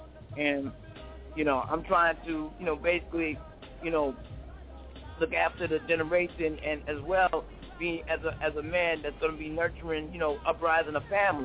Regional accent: Brooklyn, New York, United States; I'm from Brooklyn, New York, Crown Heights.

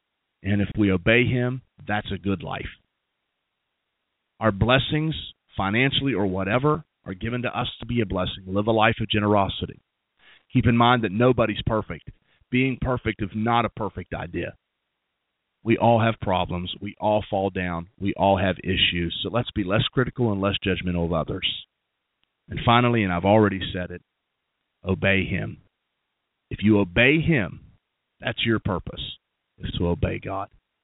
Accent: West Virginia, United States; I'm from North Central West Virginia

